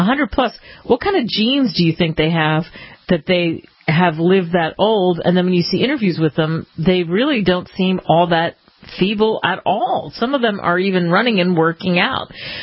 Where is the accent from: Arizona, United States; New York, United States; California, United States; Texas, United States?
Arizona, United States; Tucson; I am from Tucson.